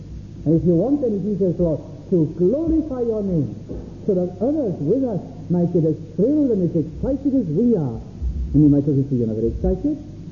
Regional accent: Wales, United Kingdom; And they notice us as little Welsh people going in, which is even more picturesque, doesn't it? So now, here I go in my little accent

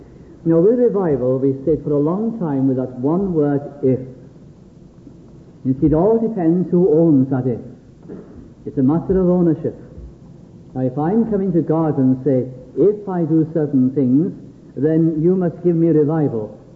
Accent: Wales, United Kingdom; but has brought perhaps a new dimension that I would be put before being Welsh, being a Christian.

